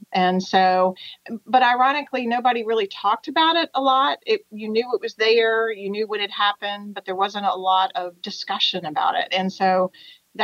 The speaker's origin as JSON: {"language": "English", "town": "Bedford", "region": "Virginia", "country": "United States", "tie": "born or raised there", "said": "I grew up in Bedford"}